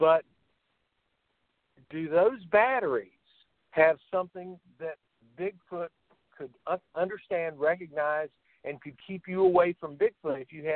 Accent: Morganton, North Carolina, United States; I'm from Morganton, North Carolina, and we had bobcats out there in the woods

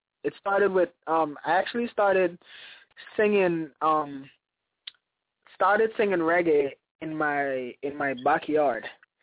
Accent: Guyana; Growing up in South America, Guyana, a lot of people would refer to it as the West, as the Caribbean, but it's not the Caribbean. It's South America, but it's West Indian.

